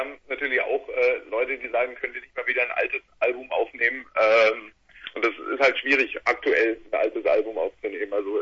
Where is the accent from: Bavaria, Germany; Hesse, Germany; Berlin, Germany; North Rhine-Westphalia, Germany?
Bavaria, Germany; Würzburg; bei uns daheim in Würzburg